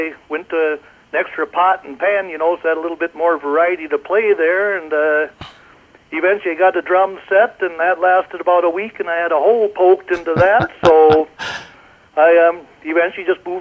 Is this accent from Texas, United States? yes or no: no; Delano, Minnesota, United States; Home has been here pretty much all my life, except for I spent about a year out in Buffalo, and of course I don't remember that.